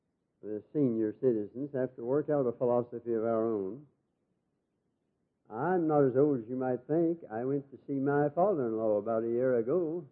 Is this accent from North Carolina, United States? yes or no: yes; North Carolina, United States; And I came down from Catawba County, where I grew up, and spoke in the old Broadway Theater in the courthouse.